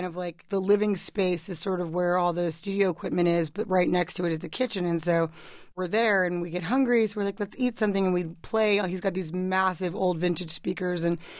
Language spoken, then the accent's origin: English; New York, United States; now in Los Angeles, United States; I'm from New York, and, you know, being out in L.A., I realized there's not that much Caribbean food out there